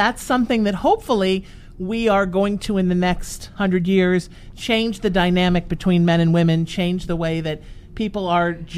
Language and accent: English; Ireland; It's my Irish color because I'm an Irish Protestant, so I'm an Irishman.